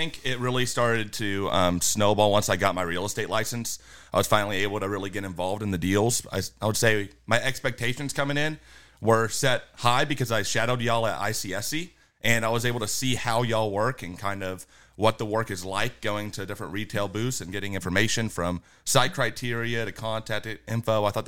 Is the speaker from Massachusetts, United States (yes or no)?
no; McKinney, Texas, United States; I'm from McKinney, Texas, North Texas area.